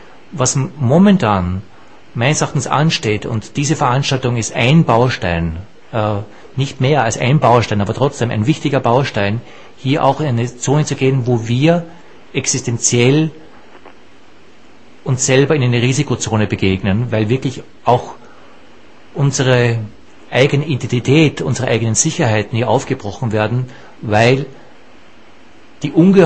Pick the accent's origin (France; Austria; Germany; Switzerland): Austria; wir sind ja beide Österreicher